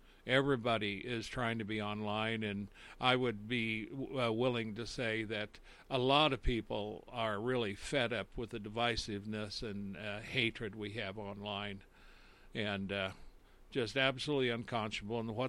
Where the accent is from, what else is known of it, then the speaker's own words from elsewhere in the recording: United States; We would pass by it, and I, as an American, I never paid much attention to it.